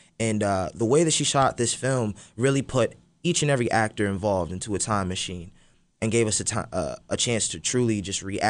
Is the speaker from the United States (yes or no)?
yes; New York, United States; Tyler. We grew up together in New York auditioning and going for the same roles